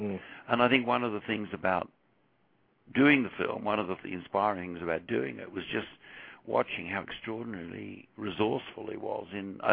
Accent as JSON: {"language": "English", "country": "Australia", "tie": "born or raised there", "said": "I grew up in Australia and, you know, I always wanted to make films"}